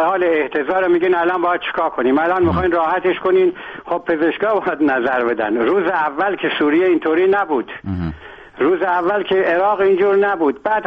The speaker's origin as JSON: {"language": "Persian", "country": "Iran", "said": "من خودم ایرانیم"}